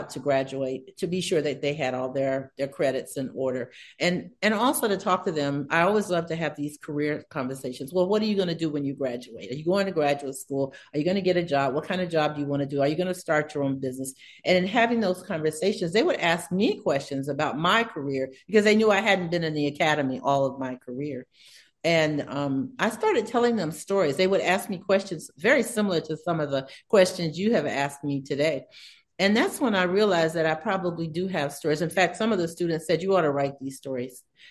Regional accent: Savannah, Georgia, United States; So I grew up in the Jim Crow era in Savannah.

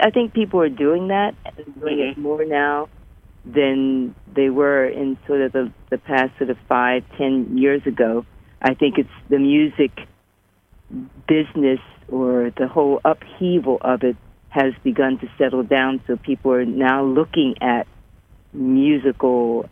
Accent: Trenton, New Jersey, United States; You know, it wasn't, you know, that I was from Trenton, New Jersey, and you were from Okinawa

